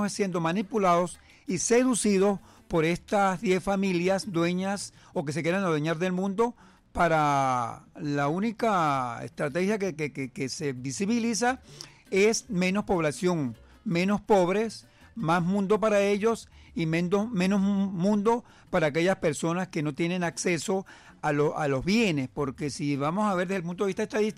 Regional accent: Venezuela; cuál es el aporte que yo como venezolano le doy al país

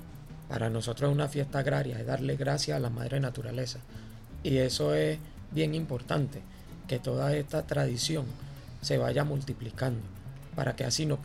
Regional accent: Venezuela; Claro, los venezolanos nos caracterizamos mucho por las fiestas, ¿no? Somos muy bochincheros, muy fiesteros, muy jocosos, pero también es cierto que somos muy religiosos, ¿verdad? De una manera u otra somos muy religiosos

